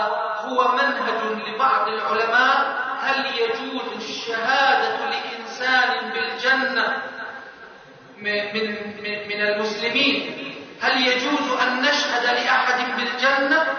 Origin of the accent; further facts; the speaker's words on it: Egypt; عندنا في مصر، في مصر هنا